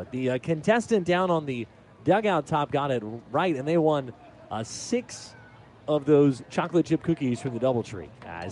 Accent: Dallas, Texas, United States; also born or lived in Austin; So I grew up in Dallas, but then I went to school in Austin, and I worked in Austin. Austin is the capital of Texas. Then I moved up to St. Paul and worked there for a summer. Moved back, lived in Austin for the offseason.

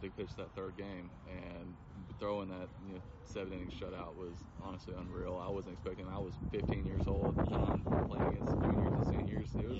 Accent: Mobile, Alabama, United States; I'm used to being in Mobile, you know, back home.

